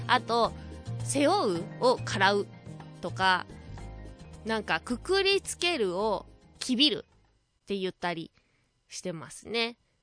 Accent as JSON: {"language": "Japanese", "region": "Fukuoka", "country": "Japan", "tie": "born or raised there", "also_born_or_lived": "Kumamoto", "said": "は出身は福岡県というふうにまとめているんですけれども、福岡県生まれ熊本育ち、その後福岡育ちでございます。熊本にいたのはですね、多分2歳から8歳までですね。なので言葉は どちらかというと熊本なのかもしれないです。"}